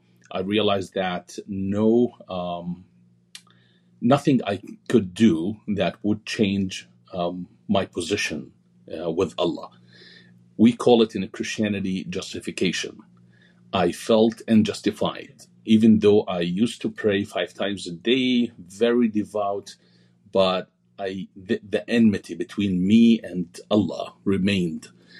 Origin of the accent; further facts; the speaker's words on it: Jordan; I grew up in Jordan to a Muslim family.